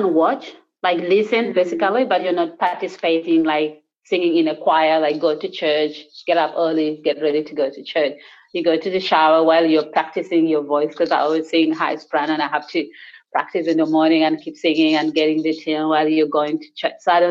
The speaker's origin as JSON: {"language": "English", "town": "Sydney", "region": "New South Wales", "country": "Australia", "said": "I'm from Sydney. Or maybe yes. I said I'm from Western Sydney."}